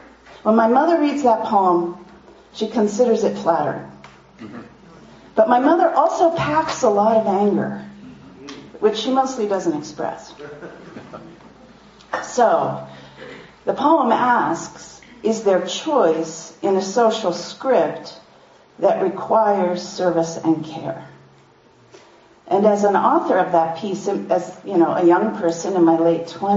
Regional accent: Pennsylvania, United States; my parents and my own childhoods growing up in Amish and Mennonite communities in central Pennsylvania.

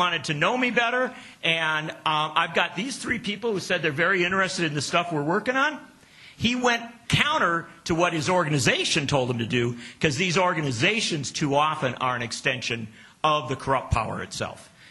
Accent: Wisconsin, United States; they went to the office of a congressman from my home state of Wisconsin

